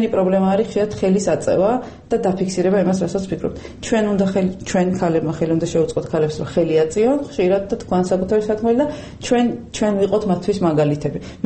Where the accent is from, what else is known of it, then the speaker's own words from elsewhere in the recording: Adjara, Georgia; მე აჭარიდან ვარ, რეგიონიდან ვარ